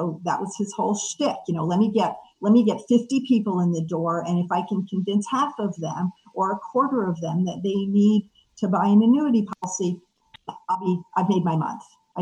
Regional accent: Maryland, United States; also born or lived in Washington, D.C.; So I'm from DC also, grew up on the other side of the river from where your wife did. I grew up in the Montgomery County, Maryland area.

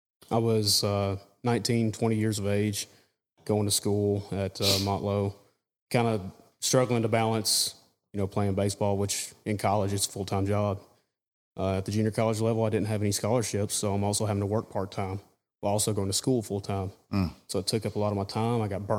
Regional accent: Manchester, Tennessee, United States; So I grew up in a small town of Manchester, which is, if you look at the map, I-24 in Tennessee.

